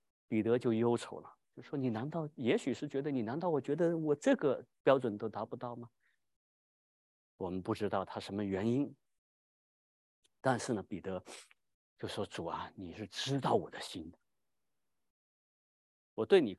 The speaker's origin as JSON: {"language": "Chinese", "town": "Wenzhou", "region": "Zhejiang", "country": "China", "accent": "Wenzhou", "said": "我们温州话是没有爱这个字的"}